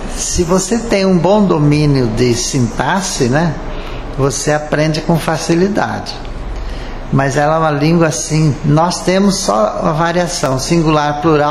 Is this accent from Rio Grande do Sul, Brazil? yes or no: yes; Nova Palma, Rio Grande do Sul, Brazil; now in Rio de Janeiro, Brazil; E eu faço isso porque eu sou originário de Nova Palma.